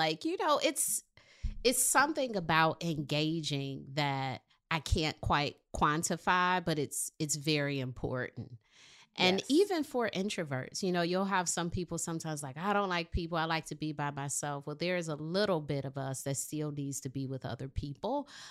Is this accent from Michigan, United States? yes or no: yes; Detroit, Michigan, United States; I'm from Detroit, so Chicago, Detroit, we're like cousins. Detroit has all sorts of line dances and ballrooms.